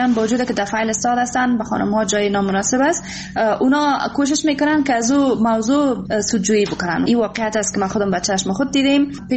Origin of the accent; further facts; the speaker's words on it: Afghanistan; افتخار میکنم واقعاً که من یک افغان هستم